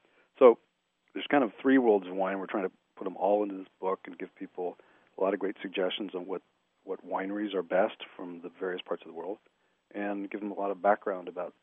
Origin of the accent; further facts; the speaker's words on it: Ohio, United States; now in San Francisco, United States; I first moved out to the San Francisco area shortly after college, and I grew up in Ohio, which is not exactly Iowa, but it's not that different.